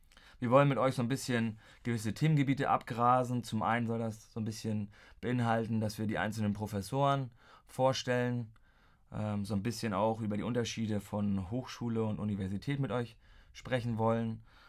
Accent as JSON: {"language": "German", "region": "Mecklenburg-Vorpommern", "country": "Germany", "tie": "born or raised there", "said": "Und da ich ja gebürtiger Rüganer bin, war es für mich auch naheliegend, hier"}